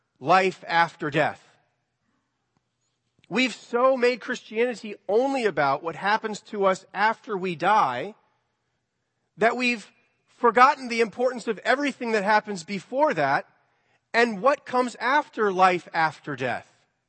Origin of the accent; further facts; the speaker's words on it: Virginia, United States; We grew up here in Northern Virginia.